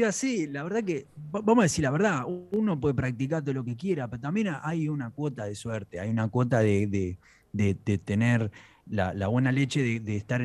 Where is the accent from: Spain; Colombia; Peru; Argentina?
Argentina; yo soy argentino